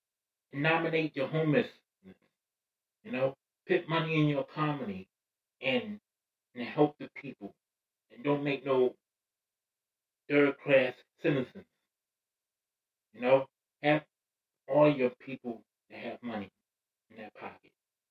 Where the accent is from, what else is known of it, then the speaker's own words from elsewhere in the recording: United States; You know, I'm American, so I have that right to speak like